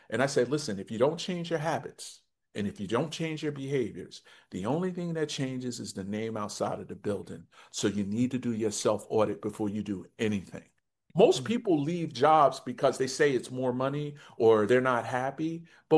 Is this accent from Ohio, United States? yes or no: no; Newark, New Jersey, United States; I'm a kid from the hood. I'm from Newark, New Jersey.